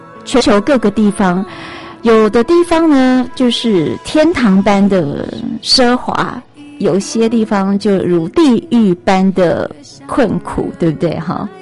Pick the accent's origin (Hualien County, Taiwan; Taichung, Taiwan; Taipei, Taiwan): Taipei, Taiwan; 所以我们台北其实不算有呢，我们台北才第38名哎。我们是均富啦，我们应该是这样说，我们台湾人是均富